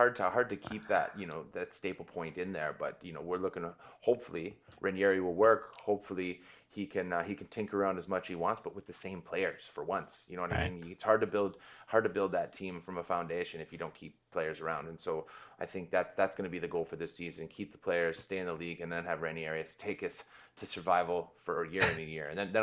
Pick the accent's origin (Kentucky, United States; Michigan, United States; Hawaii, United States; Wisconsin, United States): Wisconsin, United States; Green Bay; I grew up in Green Bay, Wisconsin. That's where I grew up, in a community built sport place.